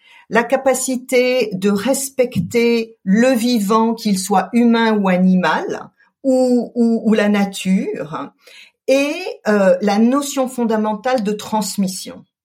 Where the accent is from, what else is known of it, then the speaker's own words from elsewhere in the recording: Colmar, Grand Est, France; J'ai grandi en Alsace. Je suis née à Colmar, donc dans une jolie ville, on va dire, de province, aux confins du territoire de France. puisque je suis française bien sûr, mais sur une terre qui a été une terre de passage entre le sud et le nord de l'Europe